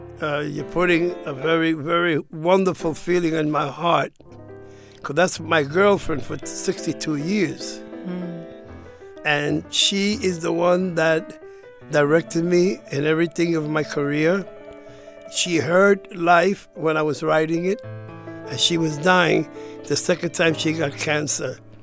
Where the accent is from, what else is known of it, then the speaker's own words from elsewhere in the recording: New York City, New York, United States; born there; I was born in Spanish Harlem.